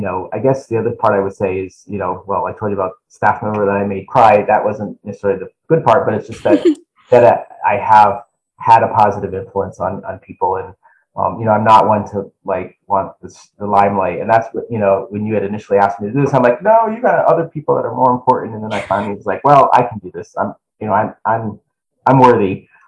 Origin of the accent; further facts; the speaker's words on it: Massachusetts, United States; Well, I'm from Massachusetts, so I'm going to have to say Fenway Park.